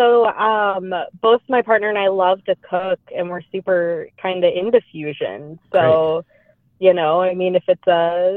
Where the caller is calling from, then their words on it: Seattle, Washington, United States; I am calling from Seattle, Washington.